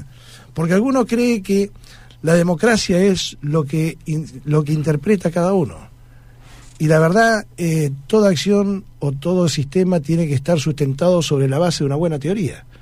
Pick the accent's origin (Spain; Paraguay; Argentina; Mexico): Argentina; somos adictos los argentinos, que al chisme.